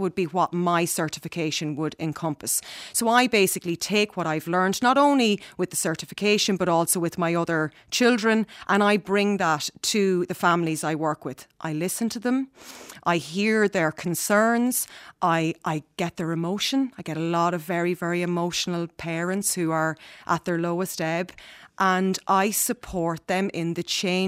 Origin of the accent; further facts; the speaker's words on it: Cavan, Ulster, Ireland; now in Kildare, Ireland; I'm not originally from Kildare, I'm originally from Cavan.